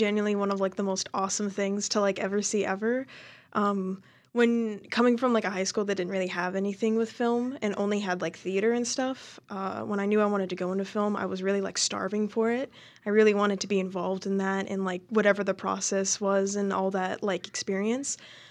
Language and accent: English; Grants Pass, Oregon, United States; I came from Grants Pass, Oregon, which is just about, like, 40 minutes from here. It's super close by.